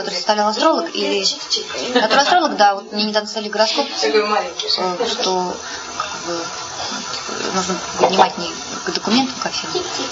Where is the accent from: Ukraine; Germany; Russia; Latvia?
Russia; Saint Petersburg; Родилась я в Санкт-Петербурге, выросла в Санкт-Петербурге, и сейчас, так сказать, большее время я живу в Санкт-Петербурге.